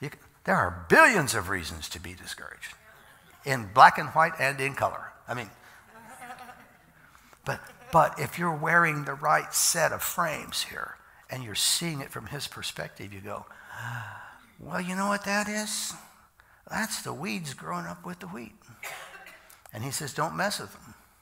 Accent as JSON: {"language": "English", "region": "Iowa", "country": "United States", "said": "It's like, I'm from Iowa. Did I mention that? I haven't today. Well, I am"}